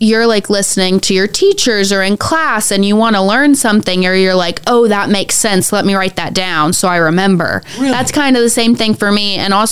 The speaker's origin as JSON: {"language": "English", "region": "Kentucky", "country": "United States", "tie": "born or raised there", "lives_now": "Wheeling, United States", "said": "I'm from Kentucky, grew up there. And when I moved here, it was like culture shock and kind of bursted my bubble a little."}